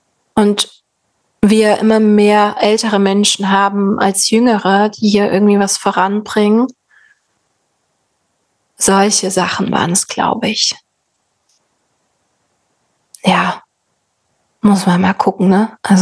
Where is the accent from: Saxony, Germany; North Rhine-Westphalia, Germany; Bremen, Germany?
Saxony, Germany; Und bei uns in Sachsen ist es eben gerade so krass